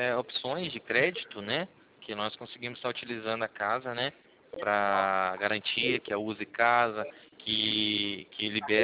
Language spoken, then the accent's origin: Portuguese; Cornélio Procópio, Paraná, Brazil; Eu sou de Cornélio Procópio, Paraná.